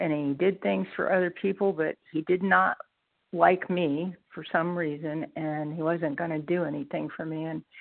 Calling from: Georgia, United States; I'm calling from Georgia

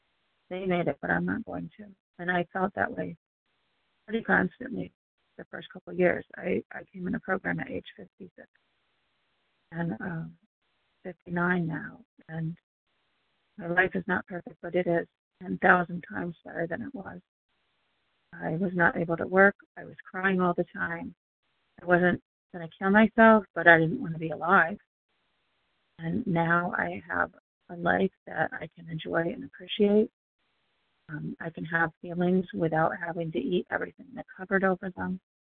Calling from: Florida, United States; from Southwest Florida.

